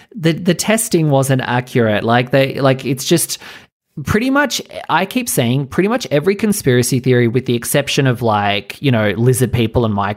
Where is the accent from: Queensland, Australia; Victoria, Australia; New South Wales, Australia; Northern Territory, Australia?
New South Wales, Australia; I had to leave Sydney and come back to my hometown, and Australia was like literally like police state